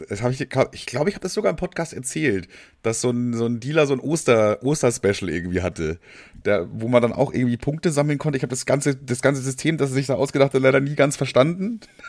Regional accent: Bavaria, Germany; accent: Bavarian; das kommt aus Bayern, so, ich komme aus Bayern, deswegen habe ich so ein bisschen das rollende R

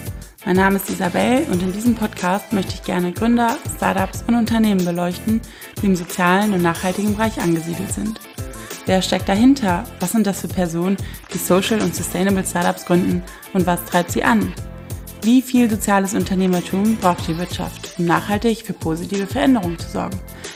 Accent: Rhineland, Germany; ich als Rheinländerin

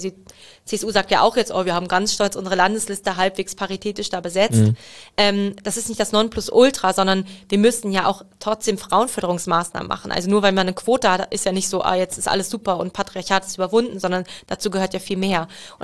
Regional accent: Hanover, Lower Saxony, Germany; Als Hannoveranerin.

